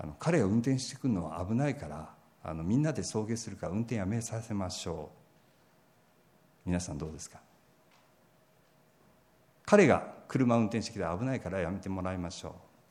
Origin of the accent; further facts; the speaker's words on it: Osaka, Japan; 僕も大阪なんですけども